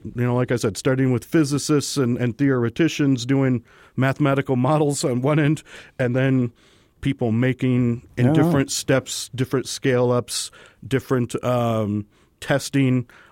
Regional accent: United States; And so, as an American, you have to really, you know, adapt this math in your mind.

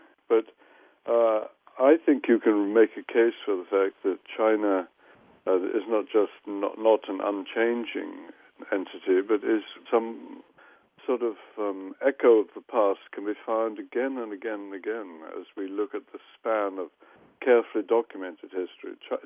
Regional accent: England, United Kingdom; moved away as an adult; now in United States; But I came to the States from England in 1959

